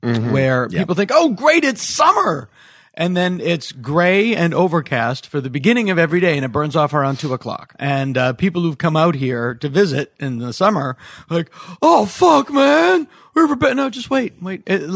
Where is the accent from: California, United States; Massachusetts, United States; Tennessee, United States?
Massachusetts, United States; I'm from Massachusetts, goddammit. I'm not going to wear shorts after Labor Day.